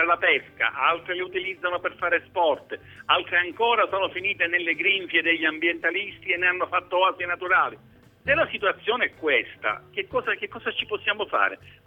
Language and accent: Italian; Sciacca, Sicily, Italy; e parla un agrigentino, io sono agrigentino